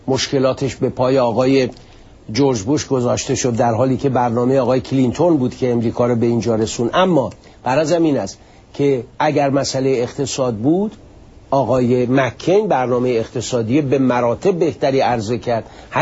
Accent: Iran; من به عنوان یک ایرانی در سرزمینی که 100 سال پیش مشروطیت میاد

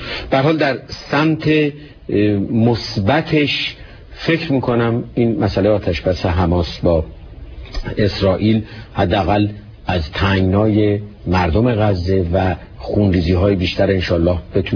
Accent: Iran; نه فقط به دلیل اینکه ما ایرانی هستیم

